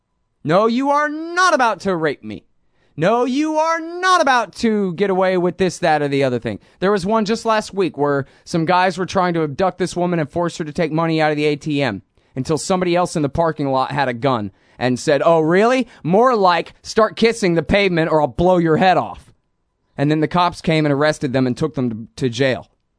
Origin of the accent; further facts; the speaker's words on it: Austin, Texas, United States; and I'm from Austin, and it's a pretty liberal town, but it's in the middle of Texas.